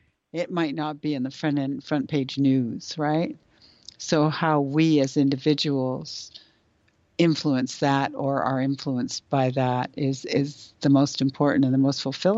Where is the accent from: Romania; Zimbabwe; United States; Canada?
Canada; and this as a Canadian drives me crazy for America because I think of America as being kind of challenged these days